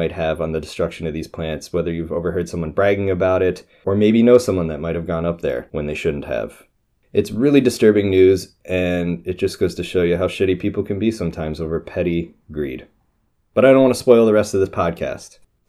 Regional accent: United States; I'm an American.

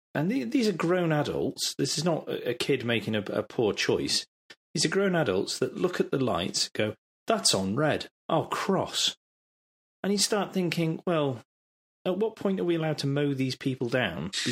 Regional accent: England, United Kingdom; Well, I will, because I'm clearly English.

